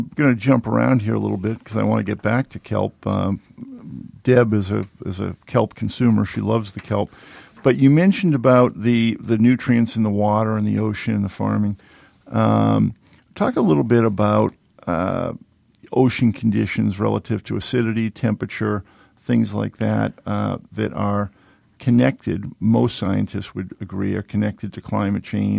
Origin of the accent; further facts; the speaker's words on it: Massachusetts, United States; I grew up outside of Boston, and there actually used to be cod around Cape Cod, hence the name.